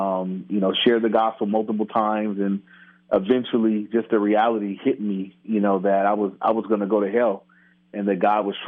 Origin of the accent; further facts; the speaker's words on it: Inglewood, California, United States; Yeah, I grew up in Inglewood, which is in near L.A.